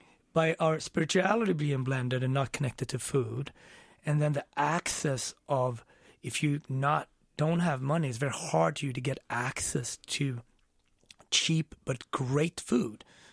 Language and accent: English; Sweden; also born or lived in Ethiopia; I grew up in Sweden and... I was adopted from Ethiopia